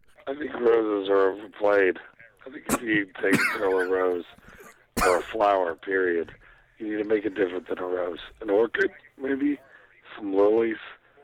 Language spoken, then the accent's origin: English; Oklahoma City, Oklahoma, United States; I'm a big fan of the show. I'm from Oklahoma City.